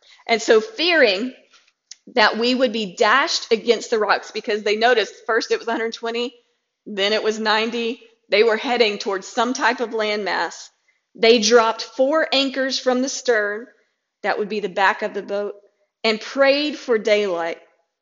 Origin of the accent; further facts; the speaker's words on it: United States; And so I know I personally put too much faith in the fact that I'm an American.